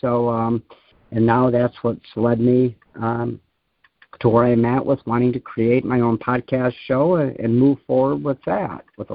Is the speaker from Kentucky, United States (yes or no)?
no; Rockford, Illinois, United States; She coordinated a lot of ballet where I grew up in Rockford, Illinois.